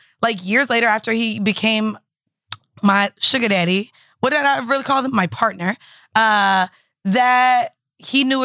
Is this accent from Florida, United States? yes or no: yes; Orlando, Florida, United States; now in New York, United States; I was like, Of course, I'm fucking from Orlando. I'm in New York.